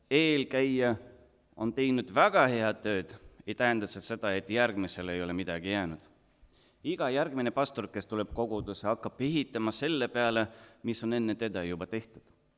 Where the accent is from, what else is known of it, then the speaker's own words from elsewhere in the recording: Tallinn, Harju County, Estonia; born there; Estonian is a second language; Sündisin mina juba Tallinnasse ja eesti keelt hakkasin õppima alles koolis.